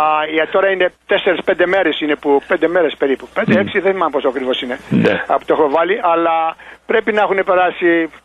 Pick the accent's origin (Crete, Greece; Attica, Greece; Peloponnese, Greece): Peloponnese, Greece; Kyparissia; τους λέω ότι είμαι pure Greek, 100% Έλληνας. Ξέρουν την περιοχή, δεν ξέρουν την Κυπαρισία, ας πούμε, το χωριό, ξέρουν την Καλαμάτα